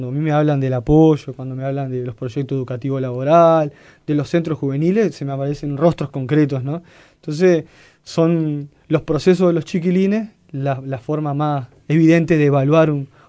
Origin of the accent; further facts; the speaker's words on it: Soriano, Uruguay; No es que por ser de Soriano, yo soy de Soriano, ¿no?